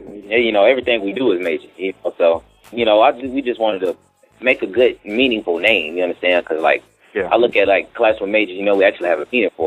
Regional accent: Atlanta, Georgia, United States; also born or lived in Nashville; We're from Nashville. Nashville, Tennessee. But, you know, we mostly raised around in Atlanta, you know, like around in the north side area.

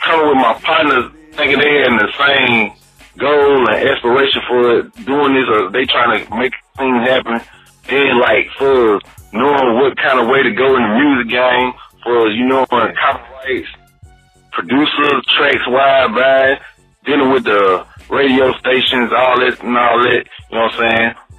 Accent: Jackson, Mississippi, United States; I'm from Jackson, Mississippi.

